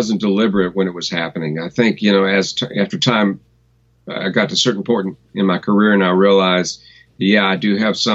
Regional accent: Louisville, Kentucky, United States; And, you know, I grew up in Louisville, Kentucky, and it was before YouTube. It was before the internet.

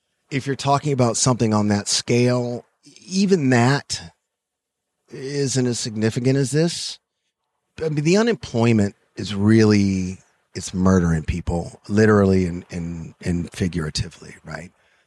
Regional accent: Los Angeles, California, United States; And growing up in Los Angeles, you're kind of, at least when I grew up, you're very well acquainted with riots

